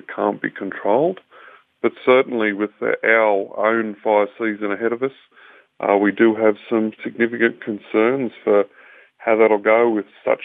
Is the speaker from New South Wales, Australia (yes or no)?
yes; New South Wales, Australia; So I'm from just north of Sydney. I work in Sydney, New South Wales in Australia, and live just to the north of there.